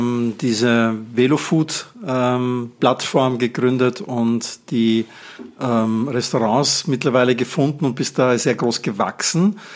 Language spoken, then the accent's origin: German; Netherlands; born there; German is a second language; aus einem Land, wo ich geboren bin, auch noch dazu. Ja. Da gibt es ja aus den Niederlanden auch eine sehr große Plattform zum Beispiel.